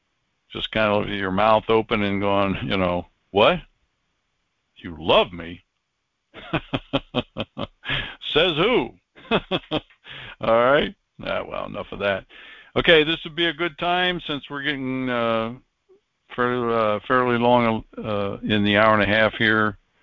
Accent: Wales, United Kingdom; since I'm a Welshman, that's probably why.

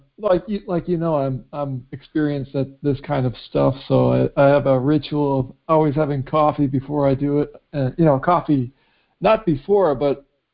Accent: Wisconsin, United States; now in Montana, United States; So I grew up in Wisconsin. But ever since 2007, I've been just traveling the world mostly.

